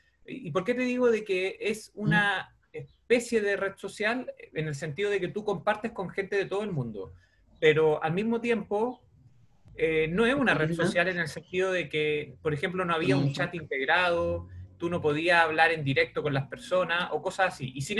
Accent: Chile; nosotros, como chilenos principalmente, vamos a recibir un determinado internet

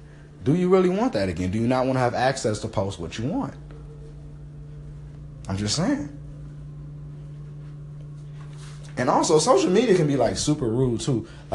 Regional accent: Detroit, Michigan, United States; I live in Detroit, so I'm from Detroit.

